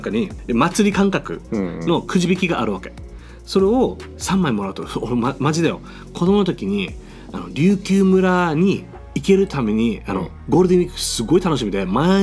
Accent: Yamada, Okinawa, Japan; そうそう山田、うん、山田っていうところなんだけど、うん、そこが僕の地元だったわけ。

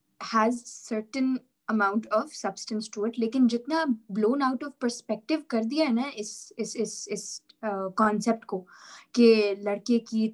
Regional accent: Peshawar, Khyber Pakhtunkhwa, Pakistan; I am from KPK. I am from Peshawar. I come from, I'm from a Pathan background.

